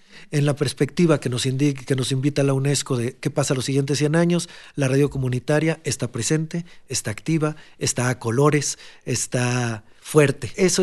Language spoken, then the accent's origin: Spanish; Hermosillo, Sonora, Mexico; yo le estoy hablando de problemas de Hermosillo a la gente de Hermosillo, que es de donde yo vengo, donde yo hago radio.